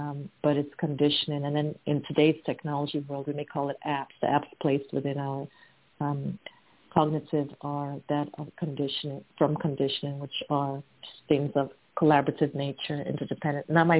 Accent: Ghana; I am from Ghana, West Africa. Born and bred there, and we are a collaborative society, a collaborative culture, interdependence

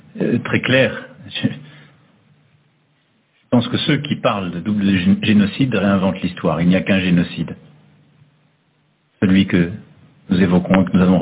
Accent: France; nous nous devons à nous-mêmes en tant que Français de reconnaître les faits

